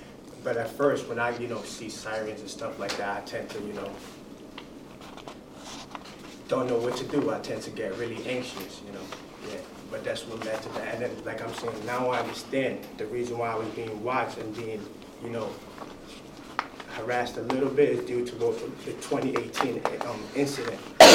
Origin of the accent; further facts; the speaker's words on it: Bronx, New York, United States; because I was born and raised in Bronx